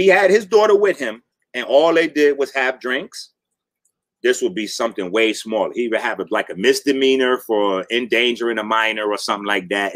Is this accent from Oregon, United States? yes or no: no; New York, United States; But that rape case fucked up everybody's quality of living in New York. I'm a New Yorker. I know. I was there.